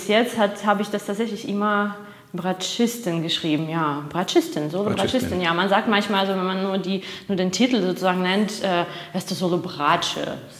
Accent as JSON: {"language": "German", "region": "Moscow", "country": "Russia", "tie": "born or raised there", "second_language": "German", "said": "Ich bin in Moskau aufgewachsen, ja."}